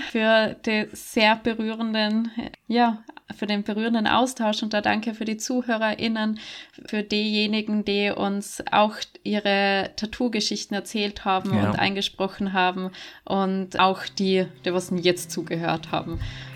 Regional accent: Trentino-Alto Adige, Italy; Also bei uns in Südtirol sagt man zu denen Schwarzbär.

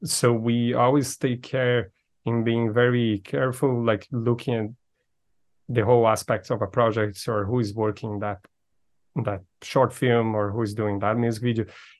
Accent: Brazil; English is a second language; I'm from Brazil.

